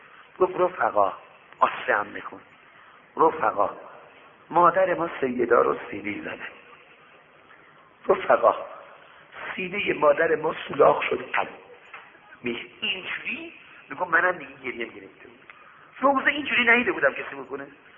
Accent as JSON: {"language": "Persian", "town": "Shiraz", "region": "Fars", "country": "Iran", "said": "گفت شما اهل کجا هستی؟ گفتم شیراز."}